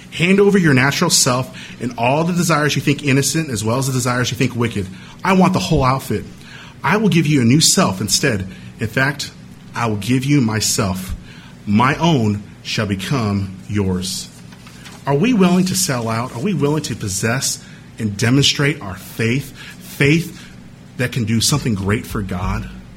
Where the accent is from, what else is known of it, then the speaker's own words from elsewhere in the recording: California, United States; And growing up in California, we have a lot of theme parks.